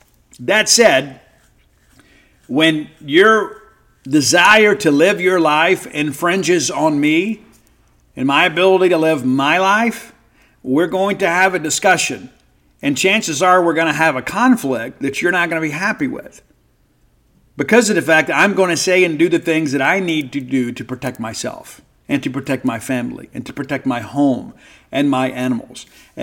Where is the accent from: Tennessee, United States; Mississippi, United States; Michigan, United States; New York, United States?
Mississippi, United States; Number 10, I grew up in South Mississippi, right?